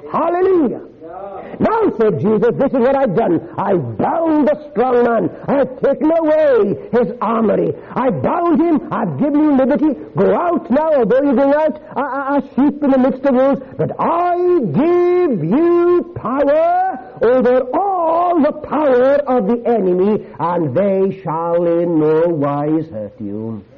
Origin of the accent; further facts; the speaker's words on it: Wales, United Kingdom; I come from Wales. Do you know what we have? The fiery dragon.